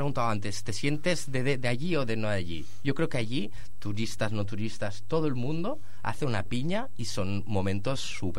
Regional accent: Catalonia, Spain; yo me crié en la Costa Brava, en zonas como al lado de Lloret de Mar, la playa de Fanals.

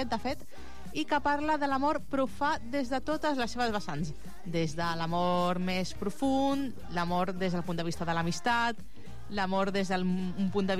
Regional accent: El Prat de Llobregat, Catalonia, Spain

